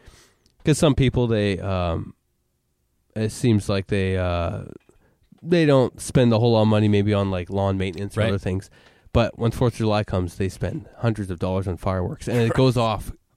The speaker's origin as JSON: {"language": "English", "country": "Canada", "lives_now": "United States", "said": "because I'm Canadian."}